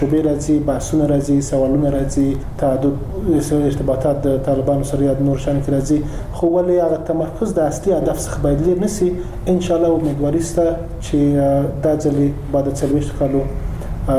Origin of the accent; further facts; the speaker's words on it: Afghanistan; موږ افغانان یو ستر هدف لرو، هغه هدف سول ده او د وطن آبادی ده.